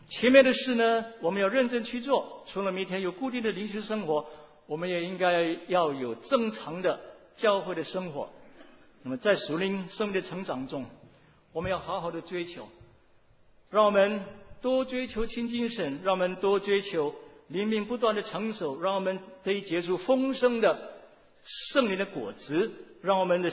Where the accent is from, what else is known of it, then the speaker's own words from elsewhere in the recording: Indonesia; moved away as an adult; now in United States; 让我从印尼来到美国，那念我的研究院就是要完成学位